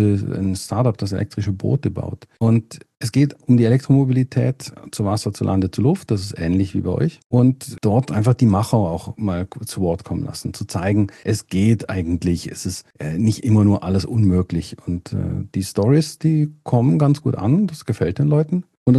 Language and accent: German; Germany; now in Switzerland; ich komme ja ursprünglich aus Deutschland, also auf der anderen Seite der Grenze ganz nah.